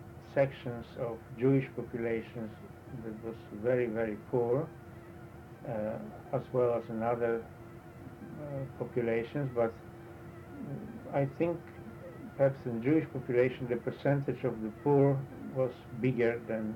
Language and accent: English; Borislav, Poland; born there; English is a second language; Yes, I was born in Borislav, Poland, on the 11th of September 1924. I am the only son. My mother's family was quite large and they were living in Borislav.